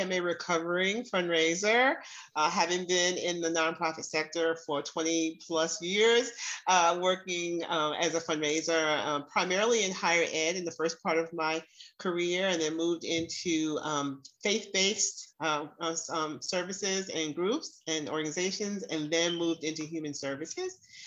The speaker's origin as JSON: {"language": "English", "region": "New York", "country": "United States", "said": "because I'm a New Yorker, I'm a straight shooter."}